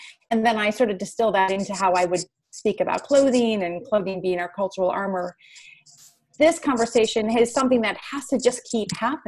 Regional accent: Midwest, United States; Cara and I grew up together in the Midwest.

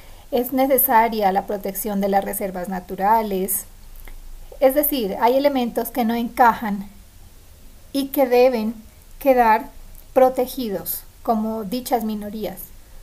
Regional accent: Colombia; soy colombiana.

